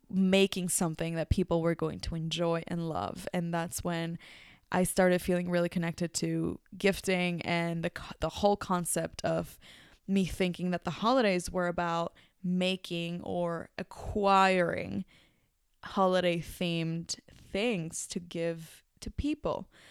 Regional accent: Mexico; my home country, Mexico.

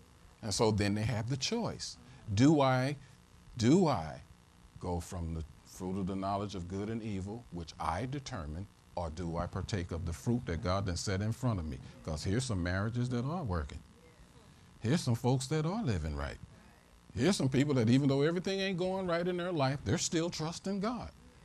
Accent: St. Louis, Missouri, United States; And now that you guys have seen what my hometown is like, and you know, St. Louis, and St. Louis is in me.

